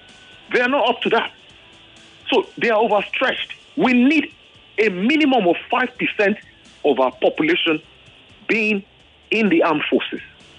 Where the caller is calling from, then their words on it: Ikorodu, Lagos, Nigeria; I'm calling from Ikorodu.